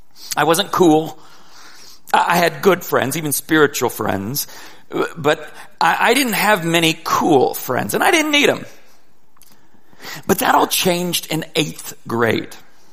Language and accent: English; Oklahoma, United States; Most of you know I grew up in Oklahoma, which is home to the Oklahoma Sooners, one of the nation's finest football programs.